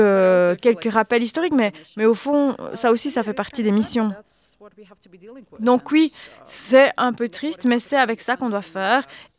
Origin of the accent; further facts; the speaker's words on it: Odesa, Odesa Oblast, Ukraine; La semaine dernière, j'étais à Odessa, dans ma ville natale